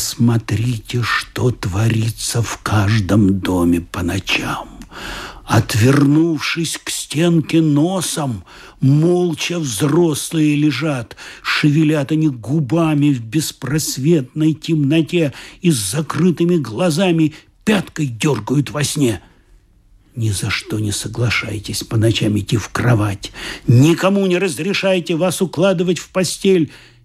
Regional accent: Odesa, Odesa Oblast, Ukraine; Да, я родился в Одессе, но Одесса на меня повлияла, на мое творчество.

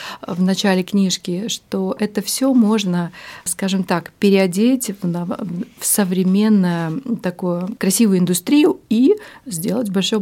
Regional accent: Jūrmala, Latvia; И я, как юрмальчанка, я сама родилась в Кемере.

